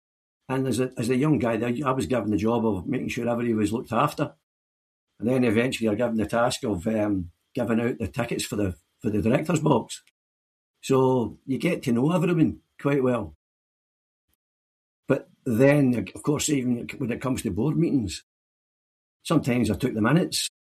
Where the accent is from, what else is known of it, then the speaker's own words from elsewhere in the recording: Scotland, United Kingdom; There's a man at that game today said that because I'm from Cardown, I should be a Celtic fan.